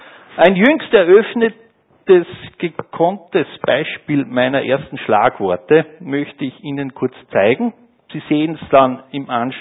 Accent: Upper Austria, Austria; geboren und aufgewachsen im Mühlviertel, als viertes von 6 Kindern.

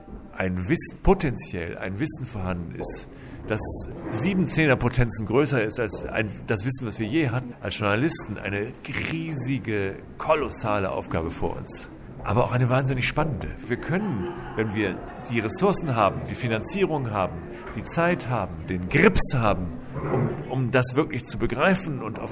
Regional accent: Northern Germany, Germany; Also ich muss sagen, ich komme aus Norddeutschland, Stuttgart ist weit weg.

